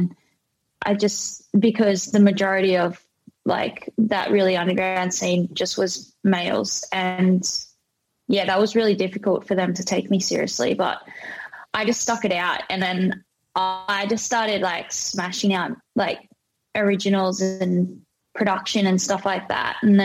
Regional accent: Australia; I'm Aussie as they come. Aussie as they come.

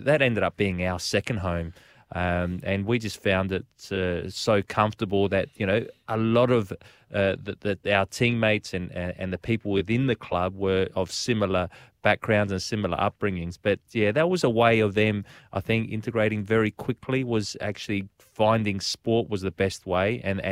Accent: Adelaide, South Australia, Australia; Look, we growing up in Adelaide

